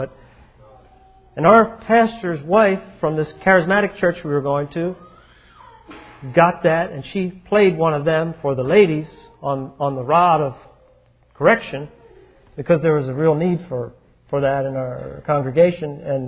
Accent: Philadelphia, Pennsylvania, United States; I said, well, I know where that is. I grew up in Philadelphia.

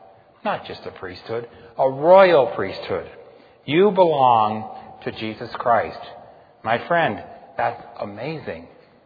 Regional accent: Ohio, United States; I said, I'm from Ohio.

